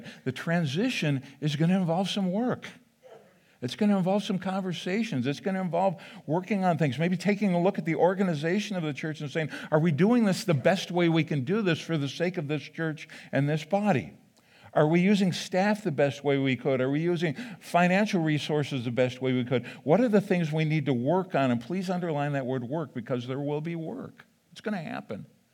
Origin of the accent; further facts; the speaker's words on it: Midwest, United States; I grew up in the Midwest where you just kind of get trained and told